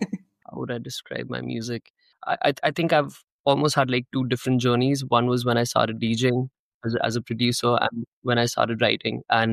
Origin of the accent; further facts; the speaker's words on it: India; first language Hindi; English is a second language; Hindi is my first language, so it's always it feels special when people sing back a song that you've written in your bedroom back at you.